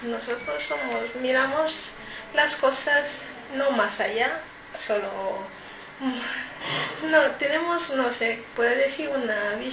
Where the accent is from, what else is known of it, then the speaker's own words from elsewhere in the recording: Cameroon; Spanish is a second language; moved away as an adult; now in Spain; Y vengo de Camerún, soy de Camerún. Y tengo 32 años. Y hace 6 o 7 meses que estoy aquí.